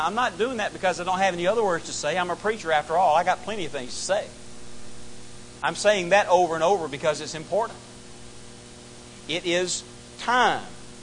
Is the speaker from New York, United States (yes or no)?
no; Mobile, Alabama, United States; Growing up in Mobile, Alabama, the kids right behind us, and us, and my brothers and I were friends with them